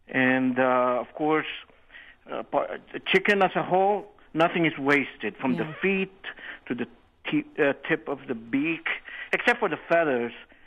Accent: Philippines; now in Dallas, United States; I grew up in the Philippines, and I have seen a lot of really and eaten a lot of unique food over there.

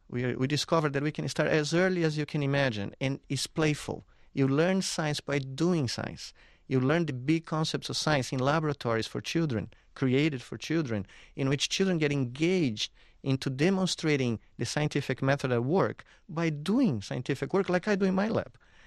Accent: Brazil; I knew that I would be a scientist when I was growing up in Brazil watching the Apollo program.

